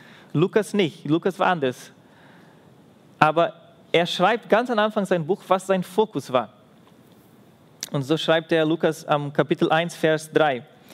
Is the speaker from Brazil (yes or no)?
yes; Brazil; German is a second language; Und ich komme aus Brasilien